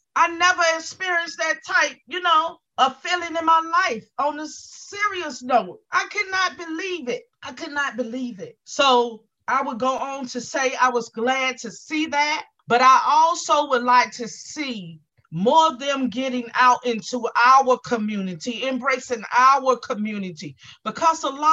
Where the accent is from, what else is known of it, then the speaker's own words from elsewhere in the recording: North Carolina, United States; I grew up in North Carolina where I experienced a lot of racism within the Black community